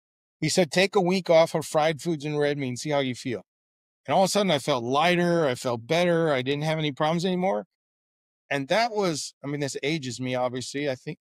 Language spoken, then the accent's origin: English; Peoria, Illinois, United States; I grew up in Illinois in the States, in Peoria.